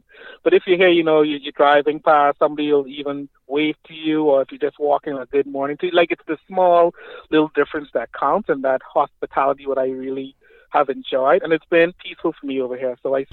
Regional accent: Bahamas; so I'm originally from the Bahamas. Growing up there, I always used to be in the school choirs

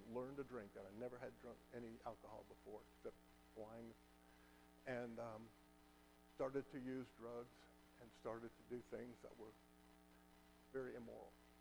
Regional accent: Los Angeles, California, United States; So when the time came for me to leave home at the age of 17, this was in 1967, I grew up in Los Angeles, it was time to join the Army.

